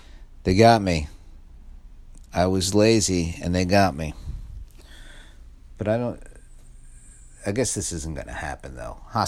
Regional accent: Staten Island, New York, United States; also born or lived in Pennsylvania; I'm from New York, but I'm not from. I'm from Staten Island, which is not. That's the Midwest of New York. And then I lived in Pennsylvania too

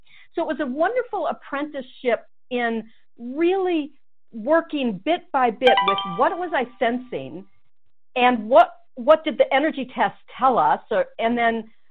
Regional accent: Michigan, United States; Well, it's interesting because I was from Michigan, and this was, about 40 years ago or something.

